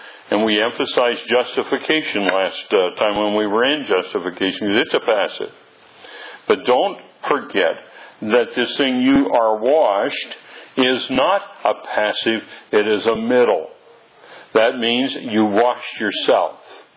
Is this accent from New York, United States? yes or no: no; Oregon, United States; And I thought, here, I'm from Oregon. I'm clear out here and been around in a few places.